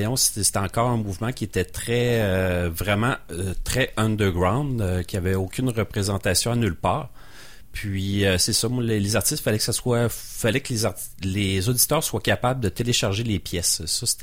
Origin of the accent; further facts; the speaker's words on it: Rimouski, Quebec, Canada; now in Quebec City, Canada; Je venais de Rimouski. Puis, c'est ça, je suis arrivé à Québec